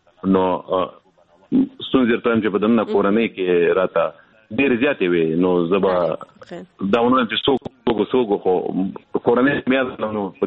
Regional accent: Afghanistan; زه افغان یم،

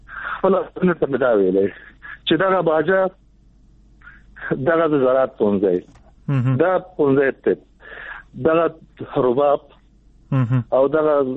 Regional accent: Nangarhar, Afghanistan; زه د ننګرهار يم

